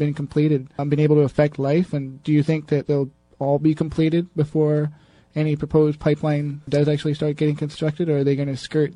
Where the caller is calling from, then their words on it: Montreal, Quebec, Canada; Well, I'm calling from Montreal, as you know